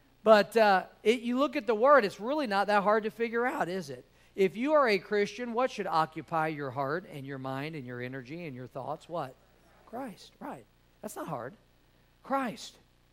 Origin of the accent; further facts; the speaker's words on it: Cape Girardeau, Missouri, United States; moved away as an adult; I was raised in Cape Girardeau, Missouri, and went to Bible college at 18 years old.